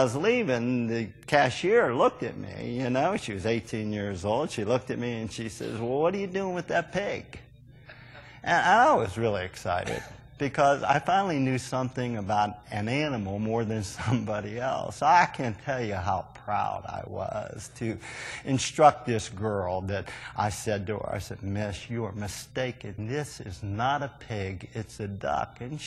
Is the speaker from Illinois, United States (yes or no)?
no; Pittsburgh, Pennsylvania, United States; And I grew up in Pittsburgh, and we have we don't say you all up there, we say yins.